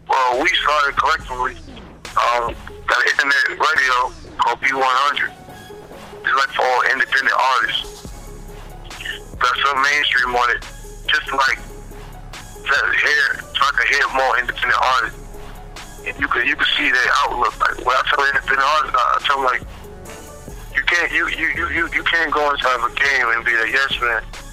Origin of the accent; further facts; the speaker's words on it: Georgia, United States; I'm from Crane County, Georgia. So what they do in Atlanta, Georgia, it really ain't nothing big.